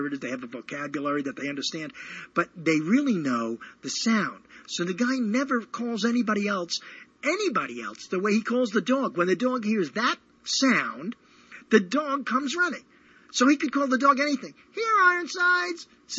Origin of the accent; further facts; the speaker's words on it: Brooklyn, New York, United States; I don't know if this happens anywhere else, because I grew up in Brooklyn.